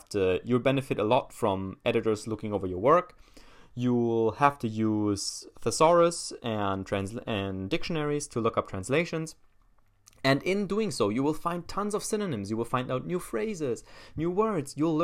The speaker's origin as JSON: {"language": "English", "country": "Germany", "tie": "born or raised there", "first_language": "German", "second_language": "English", "said": "English isn't my native language. My native language is German. I was born and raised in Germany. We only speak German at home. I had English in school, like most people, starting from fifth grade or so."}